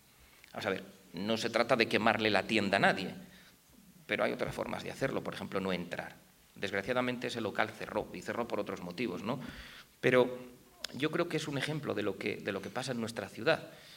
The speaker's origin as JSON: {"language": "Spanish", "town": "Valladolid", "region": "Castile and León", "country": "Spain", "said": "yo lo digo porque soy de Valladolid, soy muy de Valladolid"}